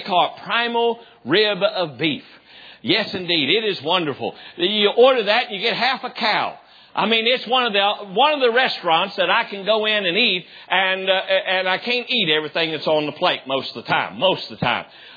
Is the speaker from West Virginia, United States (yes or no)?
yes; Charleston, West Virginia, United States; looked up the Charleston Gazette, which is the newspaper down in my hometown.